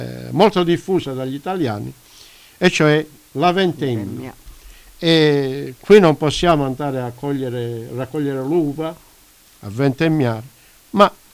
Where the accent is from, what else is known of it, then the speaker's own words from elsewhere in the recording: Calabria, Italy; moved away; un'altra calabrese doc. Io, a riguardo questa cantante, ricordo quando ero giovanissimo, ancora in Italia